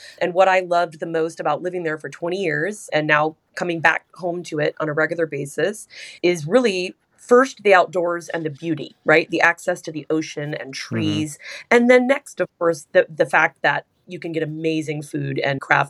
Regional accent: California, United States; now in England; I'm from Sonoma County.

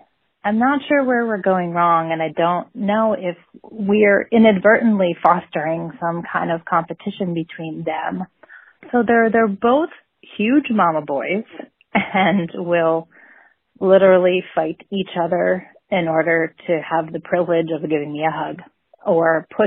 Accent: Phoenixville, Pennsylvania, United States; I'm from Phoenixville, Pennsylvania, and I have two boys.

